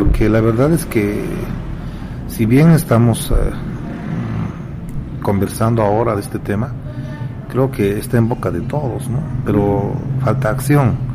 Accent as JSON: {"language": "Spanish", "country": "Bolivia", "said": "que somos folcloristas, los bolivianos, manejamos pues vestuario ampulosísimo"}